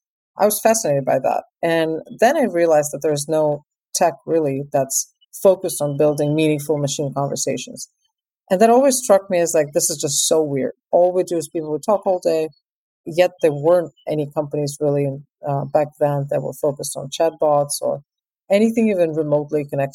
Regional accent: Moscow, Russia; English is a second language; I grew up in Moscow. I'm half Ukrainian, half Russian, but I spent most of my childhood in Moscow.

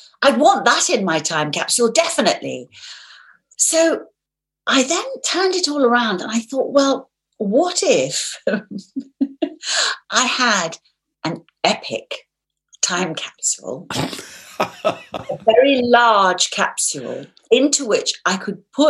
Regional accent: London, United Kingdom; I was born in the middle of London. I grew up in London. And I lived for the first 6 years of my life in a little flat in a converted top floor of a house in northwest London

